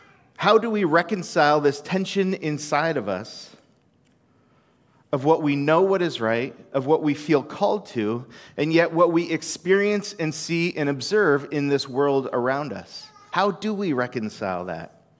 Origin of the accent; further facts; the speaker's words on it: Canada; the queen at that time, or the king now, is my head of state, is the head of Canada, and as Canadian citizens, is our head